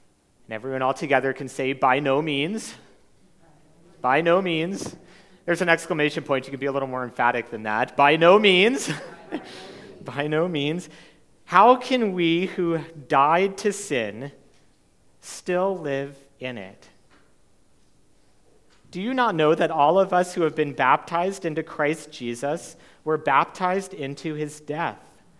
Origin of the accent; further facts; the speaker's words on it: Canada; am constantly reminded of being Canadian or not being Canadian. Thanks to my accent, they still pick apart a few words that I say a little bit funny or weird